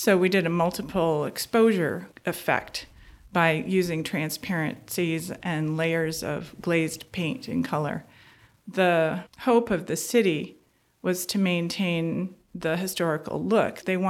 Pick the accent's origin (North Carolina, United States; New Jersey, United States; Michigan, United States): Michigan, United States; Detroit; I'm originally from Michigan, Detroit area, have lived all over the country, the UP, Traverse City.